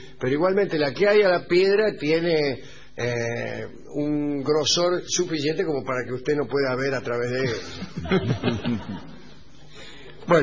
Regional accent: Argentina; Venimos de Santiago del Estero y Tucumán.

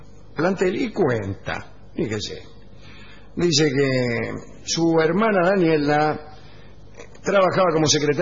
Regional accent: Salto, Uruguay; soy de Salto, Uruguay, y tengo 32.

